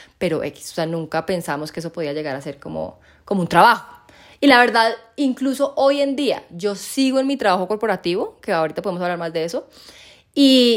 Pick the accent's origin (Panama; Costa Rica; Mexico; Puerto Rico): Costa Rica; moved away as an adult; also born or lived in Ecuador; now in Colombia; nací en Ecuador, viví en Costa Rica 18 años y me vine a Colombia a los 19 o 20.